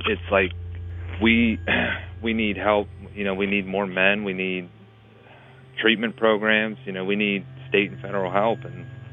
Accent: East Liverpool, Ohio, United States; I'm passionate about my hometown and take pride in it.

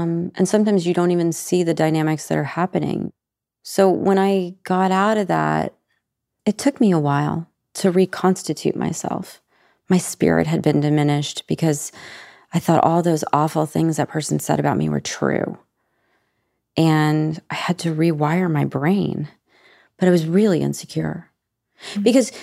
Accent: Nashville, Tennessee, United States; Because all those things I learned about being a kid were just formed by growing up in Nashville.

